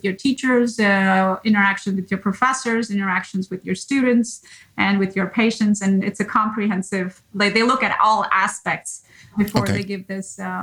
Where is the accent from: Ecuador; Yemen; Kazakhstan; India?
India; I was born and raised in India.